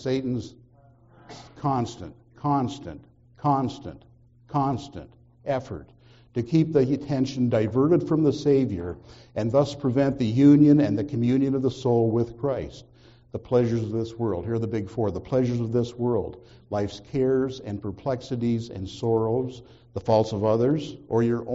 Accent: Canada; I grew up in Canada and had a nursery rhyme that I grew up with.

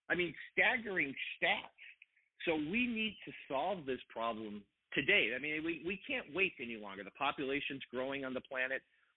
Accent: Midwest, United States; I'm an Irish Catholic boy from the Midwest.

